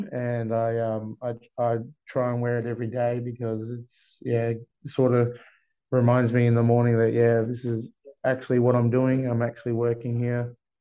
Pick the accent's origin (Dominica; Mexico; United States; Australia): Australia; Bunbury, Western Australia; also born or lived in Perth; mob of the Noongar people down in the southwest of WA. Originally, I was born and raised in Perth, but grew up most of my life in Bunbury, in WA there.